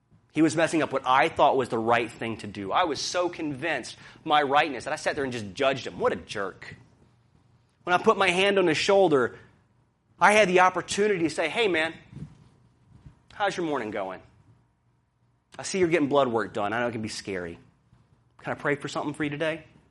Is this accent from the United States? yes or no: yes; the South, United States; I'm from the South. We have a different phrase.